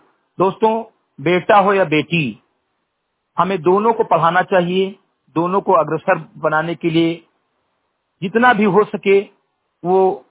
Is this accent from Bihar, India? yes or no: no; Katehi, Uttar Pradesh, India; ग्राम सभा समिति कटेही विकासखंड मेंदुरवा जनपद बहराइच का मूल निवासी हूं